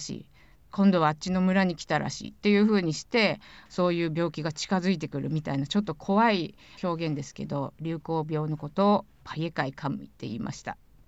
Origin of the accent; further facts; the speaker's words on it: Akan, Hokkaido, Japan; 私が生まれ育った阿寒湖におじいちゃんが遊びに来て